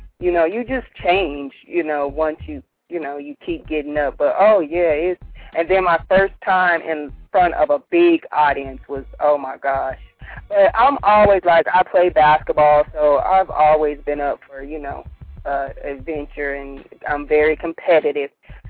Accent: Sacramento, California, United States; now in Los Angeles, United States; Well, I moved to LA from Sacramento to write.

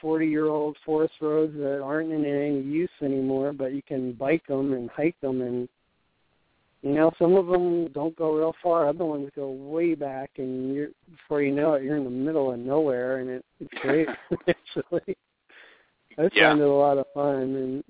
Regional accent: New Jersey, United States; So I grew up in New Jersey, of all places

